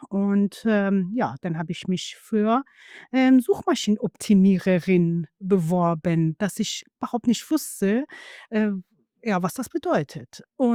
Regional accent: Iran; now in Germany; Ich komme ursprünglich aus Persien, bin seit 25 Jahren in Deutschland verheiratet

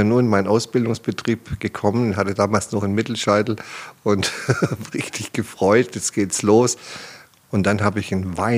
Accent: Baden-Württemberg, Germany; Wir kommen aus der Friseurdynastie im Schwäbischen.

